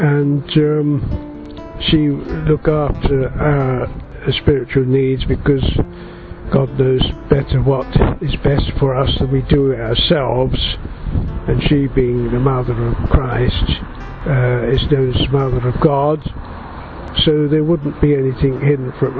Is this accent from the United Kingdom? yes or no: yes; England, United Kingdom; I am English